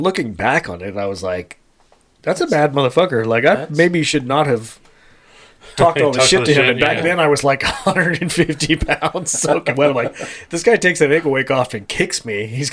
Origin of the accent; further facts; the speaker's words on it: California, United States; and I go, I'm from California.